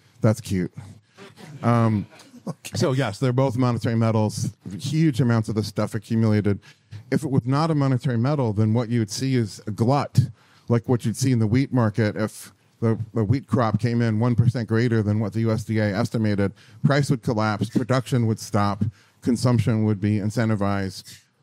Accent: United States; And by the way, being a world traveler, I think I'm in a position to say this as an American.

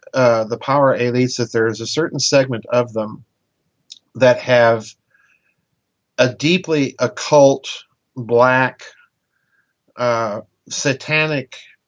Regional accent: Midwest, United States; you know, I'm a Midwesterner. These people on the coast, no offense

